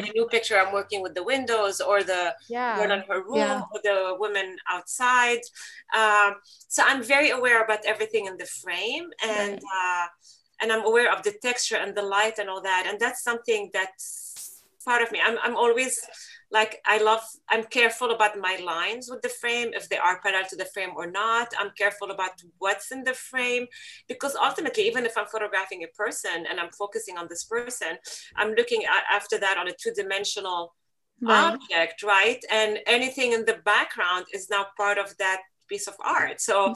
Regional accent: Lebanon; I'm a woman from the Middle East, and I've never felt oppressed or like a second-class citizen growing up in Lebanon.

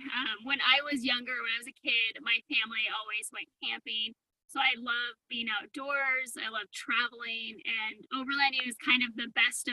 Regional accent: Reno, Nevada, United States; And I grew up in Reno, Nevada, and we actually met in Reno.

